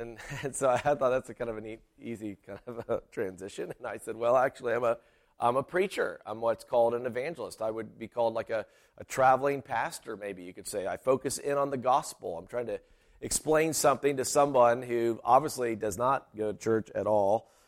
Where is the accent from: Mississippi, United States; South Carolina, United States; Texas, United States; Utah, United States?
South Carolina, United States; Simpsonville; I'm actually from Simpsonville originally. I said, so I grew up in Simpsonville. My parents eventually moved to Greenville. That's all suburbs.